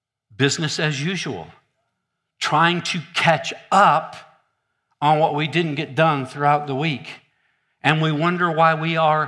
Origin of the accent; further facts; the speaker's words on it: Michigan, United States; I'm from Michigan.